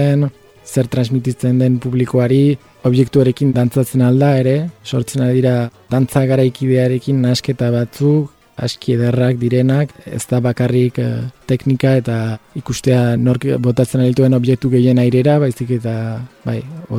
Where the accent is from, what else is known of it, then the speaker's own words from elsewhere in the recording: Vitoria-Gasteiz, Basque Country, Spain; unibertsitate garaia bukatu eta berriz sorterrira itzuli nintzen Gasteizera